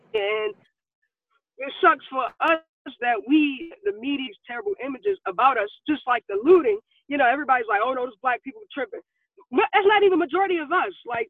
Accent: Washington, District of Columbia, United States; I grew up in Southeast D.C. I wasn't around white people until I got real grown.

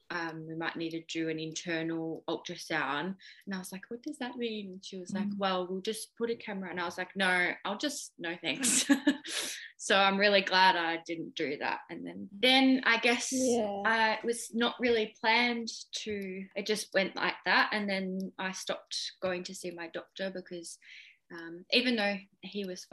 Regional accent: Victoria, Australia; I'm 25 from the Mornington Peninsula down in Victoria.

